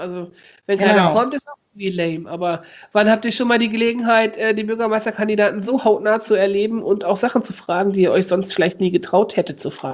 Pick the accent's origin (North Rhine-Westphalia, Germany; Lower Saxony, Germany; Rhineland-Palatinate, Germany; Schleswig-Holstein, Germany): Lower Saxony, Germany; Osnabrück; Ich komme ja aus Osnabrück, ne?